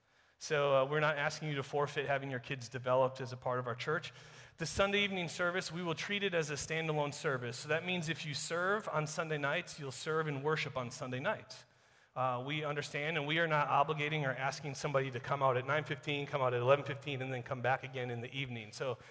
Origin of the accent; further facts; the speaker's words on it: Wisconsin, United States; You guys know that I'm from Wisconsin.